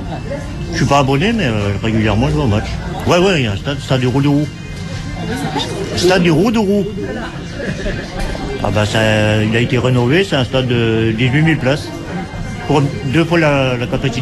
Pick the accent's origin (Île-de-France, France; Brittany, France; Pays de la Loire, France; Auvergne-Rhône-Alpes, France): Brittany, France; Lannion; Moi, je suis de Lannion, moi, je travaille à Guingamp.